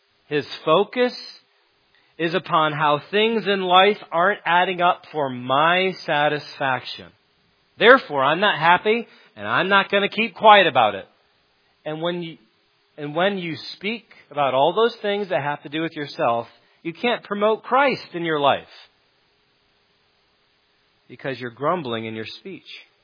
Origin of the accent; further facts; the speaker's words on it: United States; And I might even say that it would seem that being Americans, we have the right to speak freely.